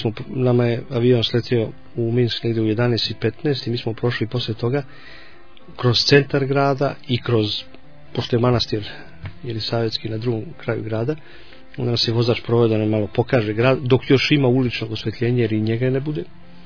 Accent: Serbia; ja sam ti iz Srbije.

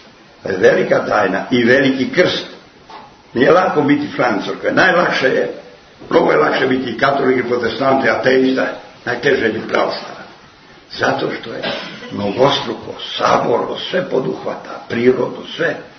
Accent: Greece; Serbian is a second language; I jadni Rusi kad dođe da traži blagoslov ja ovako kao Grk, on stane, neće. On čeka da ga ja blagoslovim. A mi Grci samo dajemo ruke.

